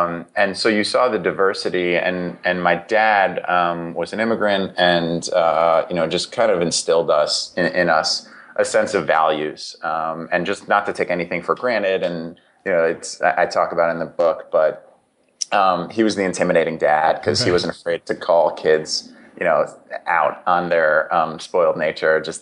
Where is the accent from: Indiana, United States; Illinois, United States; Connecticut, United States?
Connecticut, United States; Greenwich; also born or lived in New York; So I was born in New York, but raised in Greenwich.